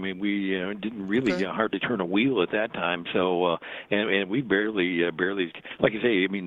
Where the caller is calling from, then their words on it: Creston, Illinois, United States; right now, actually, I'm in the major town of Creston, Illinois.